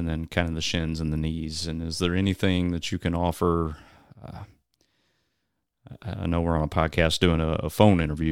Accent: Illinois, United States; So here, I'm from Southern Illinois, and here in Southern Illinois, we have the River to River Relay.

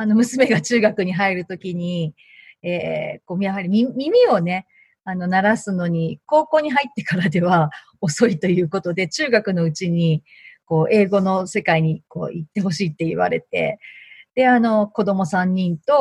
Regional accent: Tokyo, Japan; now in Yamanashi, Japan; 東京で生まれ育って、

